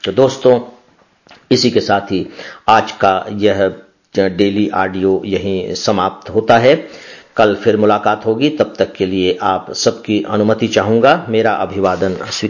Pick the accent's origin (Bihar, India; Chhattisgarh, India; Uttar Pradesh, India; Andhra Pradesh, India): Chhattisgarh, India; Chandrameda; मेरा गाँव चंद्रमेढ़ा जो छत्तीसगढ़ का ही है, अंबिकापुर जिले का ही है, सरगुजा जिले का, जो मेरे अंदर रचा बसा है